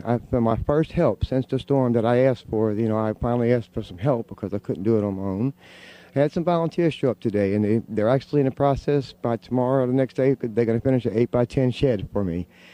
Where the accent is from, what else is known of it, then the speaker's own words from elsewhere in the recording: Waveland, Mississippi, United States; I'm from Waveland down here, where y'all are broadcasting, next to Pass Christian.